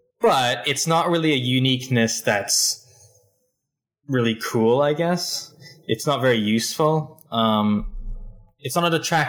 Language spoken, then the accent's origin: English; Hong Kong; born there; I was born in Hong Kong in 1998, because I'm 23.